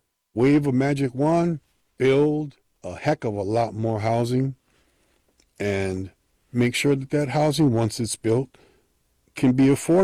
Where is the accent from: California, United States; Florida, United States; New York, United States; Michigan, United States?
California, United States; San Francisco; born and raised in San Francisco. I'm 62 years old, journeyman union carpenter, retired.